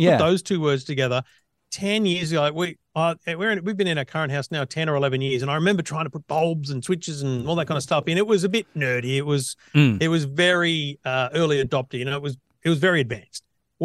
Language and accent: English; Griffith, New South Wales, Australia; born there; also born or lived in Queensland; So I was at Griffith High School year 7 to 10. So I was born in Griffith. We went to Queensland. We went all around the place. And I, year 7 to 10 was when we came back.